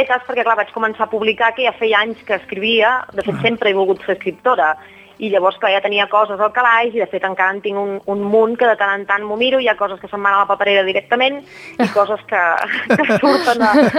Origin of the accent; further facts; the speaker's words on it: Igualada, Catalonia, Spain; vaig voler fer un petit homenatge al gremi textil de la meva ciutat natal d'Igualada